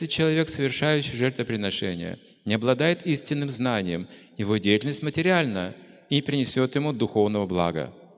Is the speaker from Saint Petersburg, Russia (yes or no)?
no; Moscow, Russia; Потому что я из Москвы.